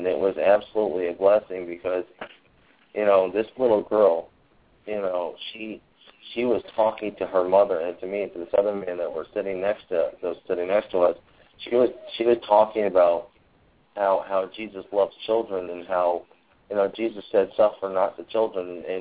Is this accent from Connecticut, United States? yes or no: yes; Connecticut, United States; You know, I grew up in Connecticut, and I've been living in Vermont for a little bit.